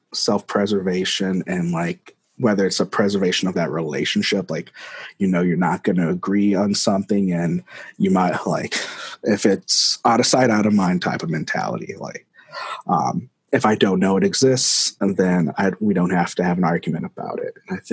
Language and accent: English; United States; born there; But like, I was born in America. I was not born in Africa.